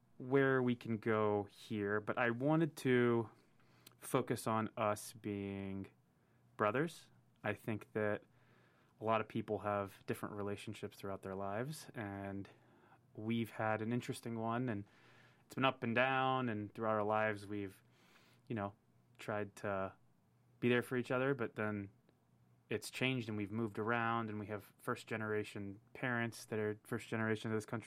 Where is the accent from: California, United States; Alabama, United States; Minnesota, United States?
California, United States; San Francisco; We grew up in San Francisco. I barely remember. I don't remember anything in San Francisco